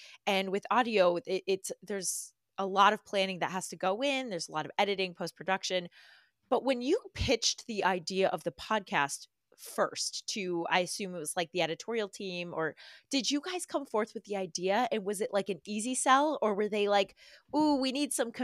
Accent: Massachusetts, United States; And I do think that growing up in Massachusetts as well, and having Halloween be such a, it's such a big calendar marker. And, you know, I don't know what town you grew up in, but being from like a very small New England-y suburban town

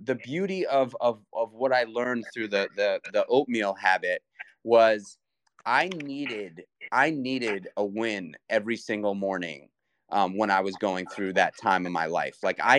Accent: New York City, New York, United States; And you know, I grew up in New York City for years, you know, working in the restaurant world.

